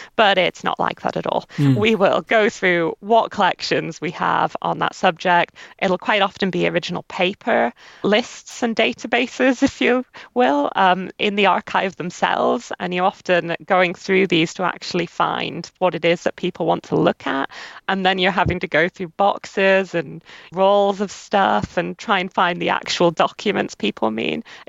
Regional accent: Canada; accent: English; So this isn't going to come across in my accent whatsoever, but I'm actually half Canadian. I was born and raised mostly in Canada, but with an English family.

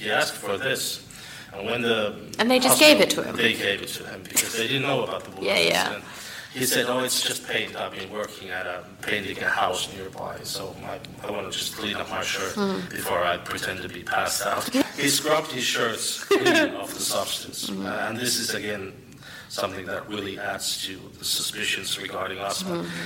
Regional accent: Turku, Southwest Finland, Finland; I'm from Turku in Finland.

